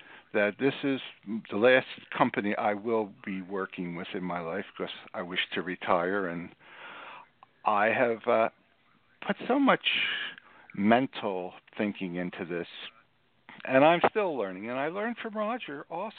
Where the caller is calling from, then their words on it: Lewes, Delaware, United States; I'm calling from Lewis, Delaware.